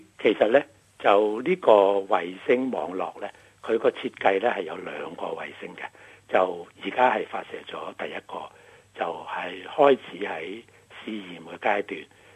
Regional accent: Australia; 拉到去我哋澳洲人嘅每一个屋企

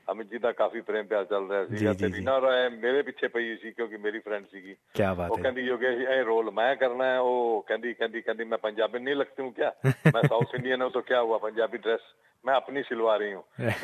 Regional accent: Sri Ganganagar, Rajasthan, India; ਮੈਂ ਸ੍ਰੀ ਗੰਗਾਨਗਰ ਰਾਜਸਥਾਨ ਦਾ ਰਹਿਣ ਵਾਲਾ।

